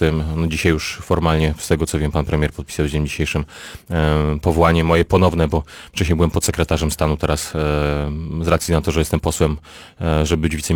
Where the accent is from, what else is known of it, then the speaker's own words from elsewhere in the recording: Pomeranian Voivodeship, Poland; tutaj to jest ta moja mała ojczyzna, więc siłą rzeczy są mi to najbliższe regiony tutaj Pomorza.